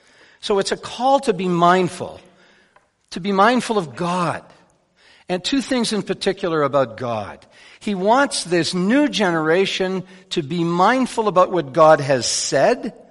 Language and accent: English; Winnipeg, Manitoba, Canada; I grew up in Winnipeg in the 60s.